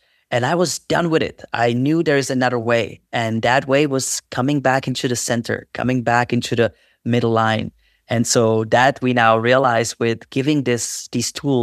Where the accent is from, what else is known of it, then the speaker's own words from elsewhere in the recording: Czechia; at an early stage when I grew up with shaman in Czech Republic